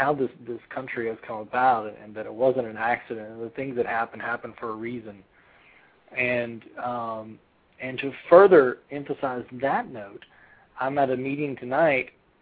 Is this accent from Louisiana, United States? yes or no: yes; Louisiana, United States; because I'm from Louisiana. I didn't want to step on any Yankee toes there.